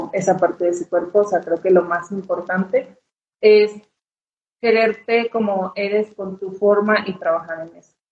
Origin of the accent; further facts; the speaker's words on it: Venezuela; now in Mexico; soy de Venezuela, vivo en México y tengo ya casi 10 años aquí en México.